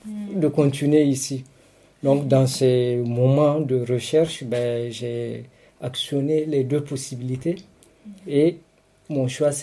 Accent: Niger; moved away as an adult; now in France; j'habite à Cré, ça fait plus d'une bonne dizaine d'années. Et avant, du coup, je suis né au Niger en 81 où j'ai grandi, j'ai fait mes études

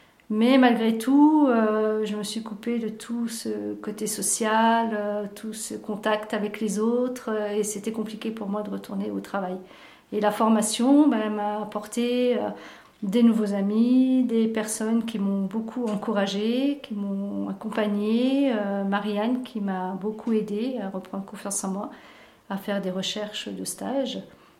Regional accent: Auvergne-Rhône-Alpes, France; moved away as an adult; now in Montoison, France; j'ai 58 ans, j'habite Montoison, je suis dans la Drôme depuis à peu près 5 ans et demi. Voilà, je viens de la Haute-Savoie.

